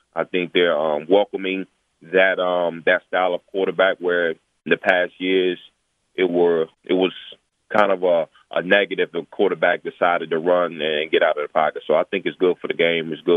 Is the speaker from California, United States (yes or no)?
no; Newport News, Virginia, United States; Some of the things that I work on back in my hometown, Newport News, Virginia, is really just giving back to the youth